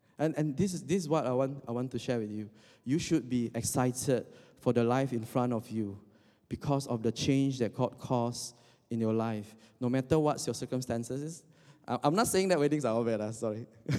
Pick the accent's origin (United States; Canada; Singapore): Singapore; also born or lived in Indonesia; because she's from Korea and I'm from Indonesia, I grew up in Singapore, so we make a lot of connections over these three countries.